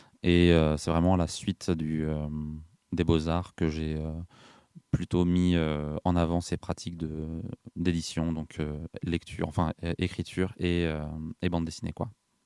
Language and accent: French; Chartres-de-Bretagne, Brittany, France; Moi, je suis de Bretagne. Je suis de Rennes. Et je suis venu en stop depuis ma ville, Chartres de Bretagne.